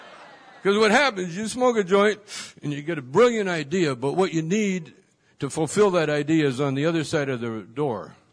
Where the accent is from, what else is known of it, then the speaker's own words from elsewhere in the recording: Canada; now in United States; When I'm a Canadian. I'm from Canada. And so I'm down here, and, you know, I've been down here for years